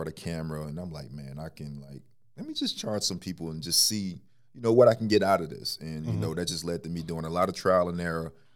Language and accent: English; Philadelphia, Pennsylvania, United States; now in Charlotte, United States; Philly, yeah.